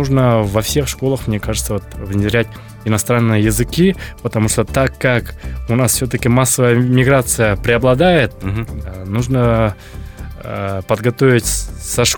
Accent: Temirovka, Issyk-Kul Region, Kyrgyzstan; Исыкуль, село Темировка. Да, вот, население 8 тысяч, немаленькое.

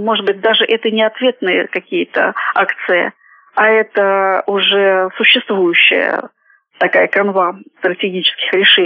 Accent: Russia; Я так говорю не потому, что я россиянка

